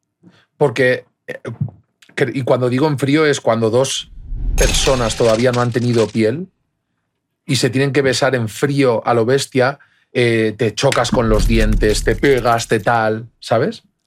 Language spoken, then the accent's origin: Spanish; Spain; vengo de España